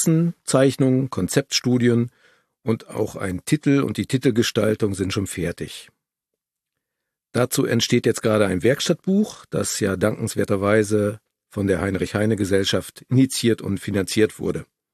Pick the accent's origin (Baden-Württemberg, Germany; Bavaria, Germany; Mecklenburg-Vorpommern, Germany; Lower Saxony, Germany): Lower Saxony, Germany; Wir kommen ja aus der Nähe von Osnabrück